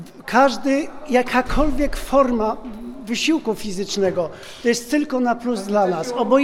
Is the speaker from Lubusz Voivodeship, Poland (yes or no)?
yes; Nowa Sól, Lubusz Voivodeship, Poland; jestem niedaleko, bo jestem z Nowej Soli.